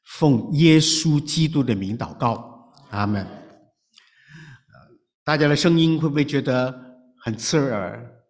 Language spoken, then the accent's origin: Chinese; China; 如果一百年前呢，我们中国人都懂得这种意识